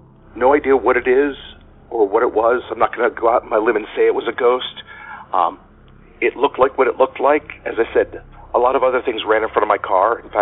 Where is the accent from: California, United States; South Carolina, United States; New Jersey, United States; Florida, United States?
New Jersey, United States; from New Jersey